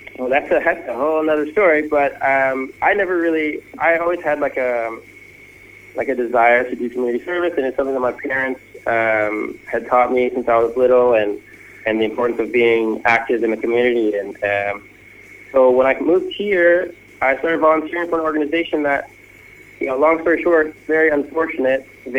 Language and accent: English; Atlanta, Georgia, United States; moved away as an adult; now in Argentina; I'm from Atlanta, Georgia, I kind of had this moment where. I always say fate is what brought me here because my friend had offered me a job in Argentina